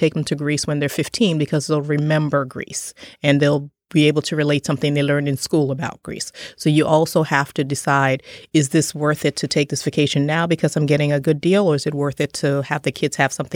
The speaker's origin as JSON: {"language": "English", "country": "Trinidad & Tobago", "tie": "born there", "said": "the fact that I was born in Trinidad"}